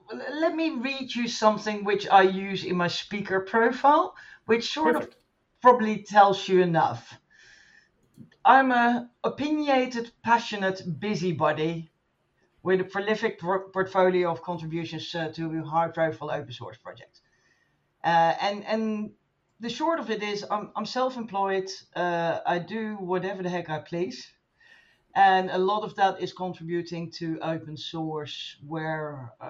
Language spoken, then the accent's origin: English; Netherlands; I'm from the Netherlands.